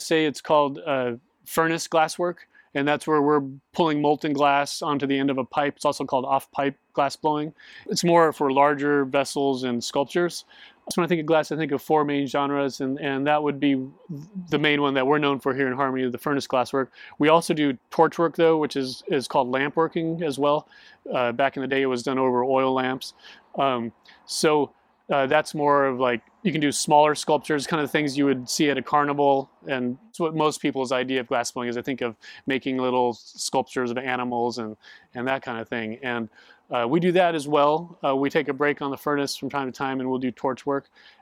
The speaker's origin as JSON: {"language": "English", "town": "Las Vegas", "region": "Nevada", "country": "United States", "tie": "born or raised there", "said": "I grew up in Las Vegas, Nevada. I went to University of Nevada, Las Vegas."}